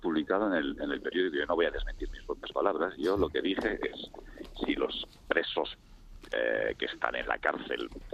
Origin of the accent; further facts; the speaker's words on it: Catalonia, Spain; Y es verdad que yo tengo un discurso muy, muy catalán. Muy catalán, porque yo soy profundamente catalán, que es mi forma de ser profundamente español.